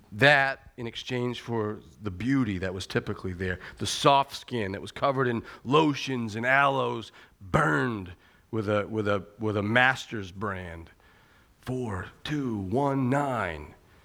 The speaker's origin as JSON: {"language": "English", "town": "Hudson", "region": "Maine", "country": "United States", "tie": "born or raised there", "said": "At least where I grew up in Hudson, Maine, you know, Bradford, Maine."}